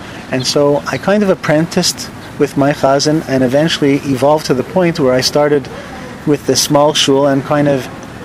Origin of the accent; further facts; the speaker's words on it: Montreal, Quebec, Canada; born there; Well, I was born in Montreal